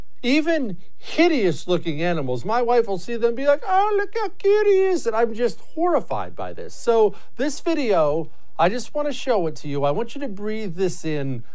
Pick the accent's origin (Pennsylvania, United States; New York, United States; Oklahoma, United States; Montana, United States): Montana, United States; Mainly, I grew up in Montana.